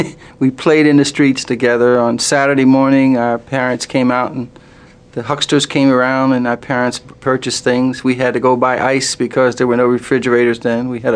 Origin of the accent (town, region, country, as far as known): Philadelphia, Pennsylvania, United States; born or raised there